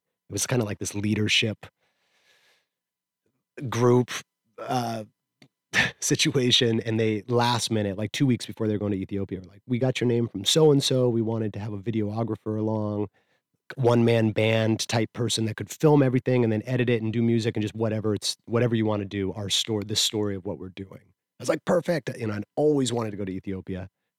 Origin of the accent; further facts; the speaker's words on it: Vashon, Washington, United States; I grew up here in the Trolls Cottage on Vashon